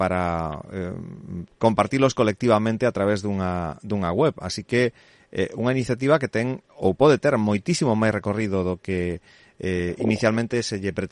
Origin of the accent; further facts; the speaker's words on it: Ferrol, Galicia, Spain; Porque eu que son de Ferrol